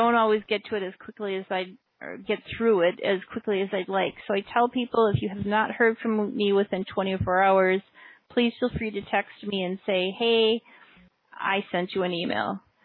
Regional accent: Minneapolis, Minnesota, United States; I grew up in Minneapolis, so I have a hard time saying I'm from Iowa.

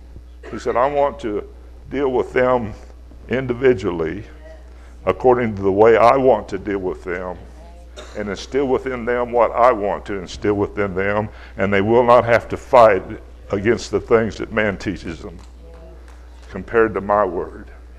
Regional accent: Texas, United States; They forgot I was from Texas. my son's 6'6", so we do grow big down there.

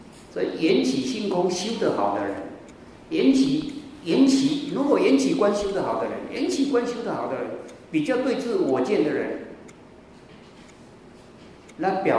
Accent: China; 我们中国人是重视四分力啊

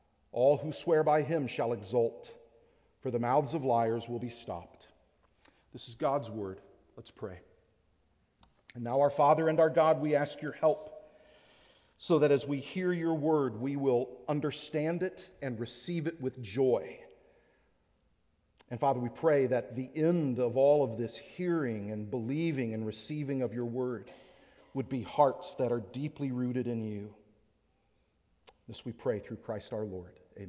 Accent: Texas, United States; I also read up on a tree that's you see a lot in where I'm from Texas.

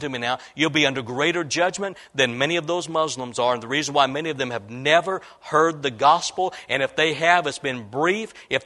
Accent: Illinois, United States; I was raised in Illinois. You can't be raised in Illinois and not be around hogs once in a while.

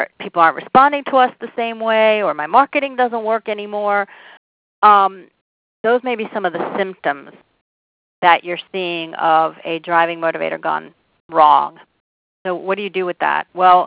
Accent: New York City, New York, United States; And I'm from the New York City area

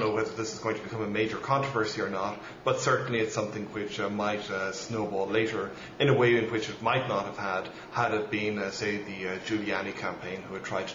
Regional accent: Ireland; now in United States; I'm an Irish immigrant to the United States.

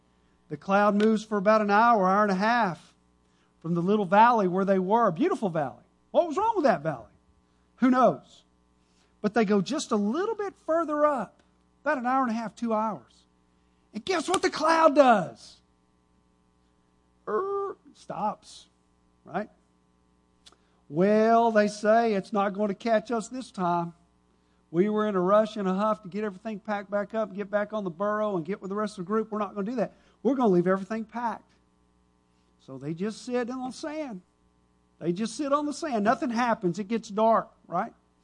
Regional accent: United States; I'm an American, right? Home of the free or the brave.

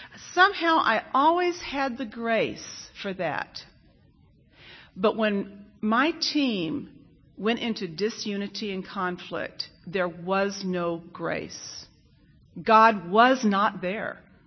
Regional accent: Israel; also born or lived in Netherlands; I mean, I grew up in Israel. Everyone likes a good argument. You know, I lived 12 years in Holland.

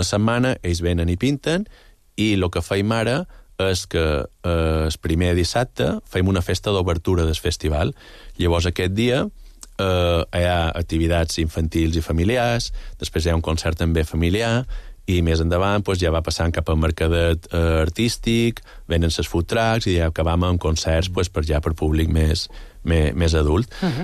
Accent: Balearic Islands, Spain; Jo estiuetjat i he anat tots els caps de setmanes de quan era menut a Can Picafort. És a dir, que me sent de Can Picafort en gran part, perquè com la major part de mallorquins

